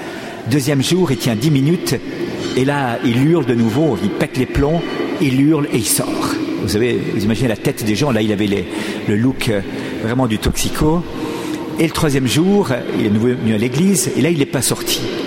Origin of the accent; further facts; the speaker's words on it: Switzerland; Je viens de Suisse, j'étais à l'époque en études de droit